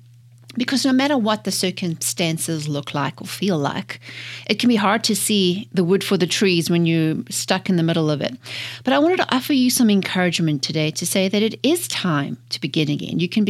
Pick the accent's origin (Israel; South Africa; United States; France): South Africa; But this definitely reminds me of growing up in South Africa.